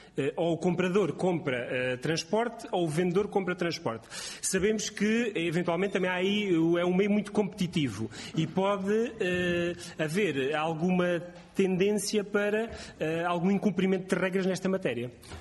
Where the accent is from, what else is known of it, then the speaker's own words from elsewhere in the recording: Alentejo, Portugal; e eu também sou alentejano e também gosto de ensopados de borrego